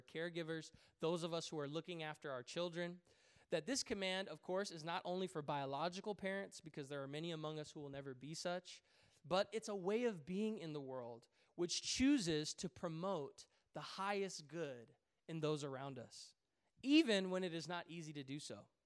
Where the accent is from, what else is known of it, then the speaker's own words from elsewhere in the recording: Malaysia; It might have something to do with being Chinese Malaysian, but I love lychee, rambutan.